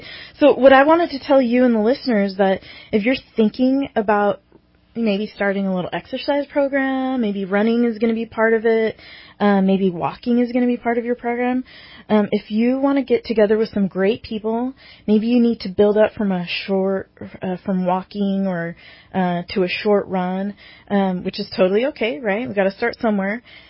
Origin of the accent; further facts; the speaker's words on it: California, United States; So I will especially want to get my digs on being a Californian against AB 2109